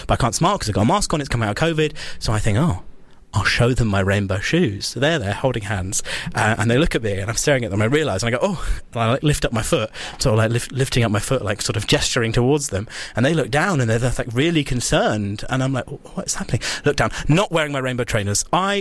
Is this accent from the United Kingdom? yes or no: yes; South West England, United Kingdom; I come from the West Country. There's not a lot of, openly gay people are walking around the West Country as they are in London.